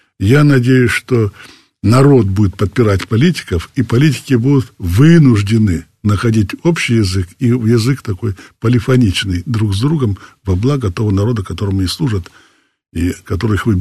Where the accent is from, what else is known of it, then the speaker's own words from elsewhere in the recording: North Caucasus, Russia; born there; я родился на Северном Кавказе, в Ногайской степи